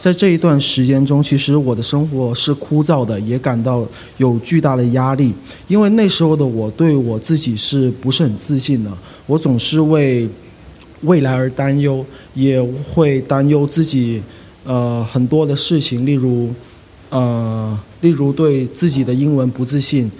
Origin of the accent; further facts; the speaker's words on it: Hong Kong; 然后我是香港人，也从小在香港长大。